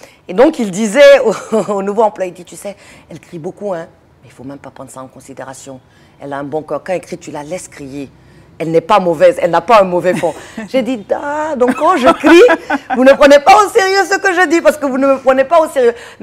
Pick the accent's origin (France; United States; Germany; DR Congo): United States; moi, je suis américaine, je suis tête brûlée